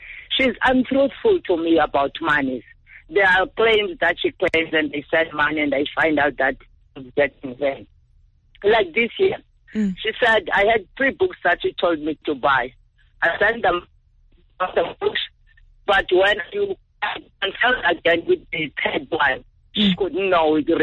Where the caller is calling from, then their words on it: Western Cape, South Africa; from Southern Cape.